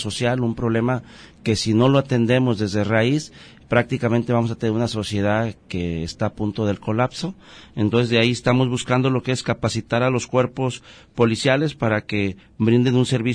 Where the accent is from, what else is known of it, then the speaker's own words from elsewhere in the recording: Autlán, Jalisco, Mexico; es nacido aquí en Autlán. … Yo hice mis estudios aquí.